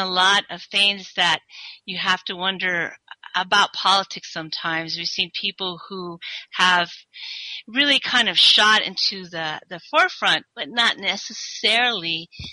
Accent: Douglas, Arizona, United States; And I thought of my hometown on the Mexican border. And my father was running for mayor of my hometown.

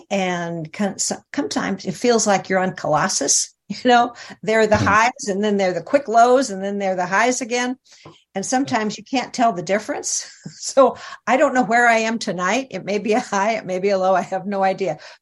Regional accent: Glendale, California, United States; now in Sherman Oaks, United States; But I was from Glendale. And met my husband, who is from Lubbock.

